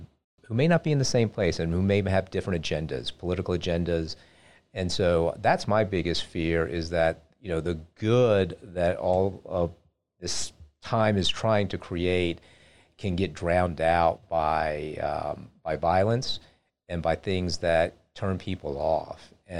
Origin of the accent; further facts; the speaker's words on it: Atlanta, Georgia, United States; I grew up in Atlanta, and so I follow, you know, just the comings and goings back there.